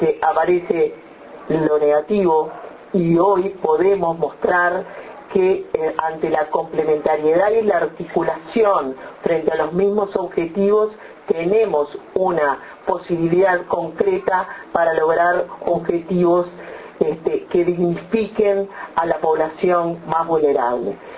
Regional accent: Uruguay; como buenos uruguayos que somos

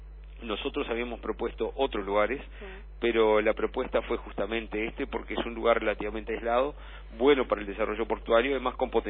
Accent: Uruguay; como uruguayos todos vamos a estar contentos de que parte de este hierro se destine a la producción local

